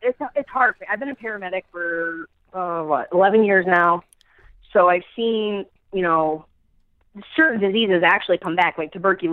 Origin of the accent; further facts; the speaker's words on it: Amsterdam, New York, United States; I am from Amsterdam, New York. It's about 40 minutes or so from Albany, from the capital.